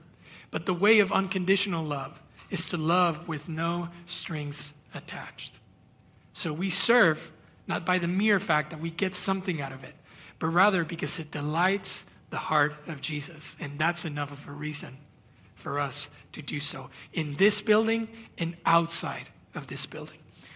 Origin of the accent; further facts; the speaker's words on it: Guatemala; first language Spanish; English is a second language; I'm from Guatemala, Spanish is my first language, B's and V's are hard